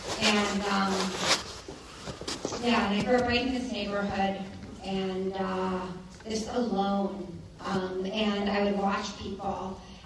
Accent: New York City, New York, United States; So as I said, I grew up in New York City

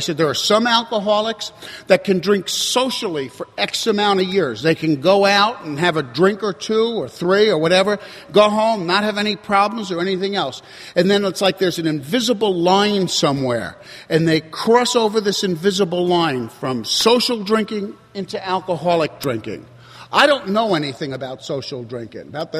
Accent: New York, United States; born or raised there

